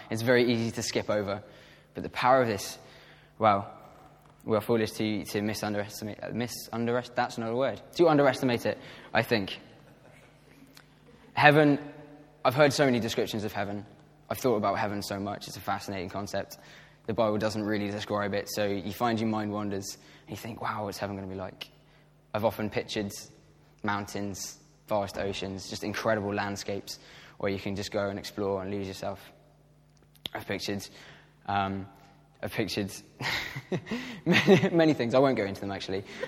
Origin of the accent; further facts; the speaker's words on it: England, United Kingdom; I know I'm English.